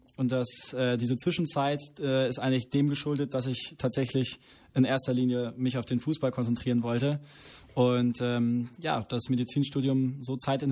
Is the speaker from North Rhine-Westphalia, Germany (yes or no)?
no; Hanover, Lower Saxony, Germany; Miesburg bin ich geboren und dann in Kirchrode, habe ich dann meine Jugend verbracht.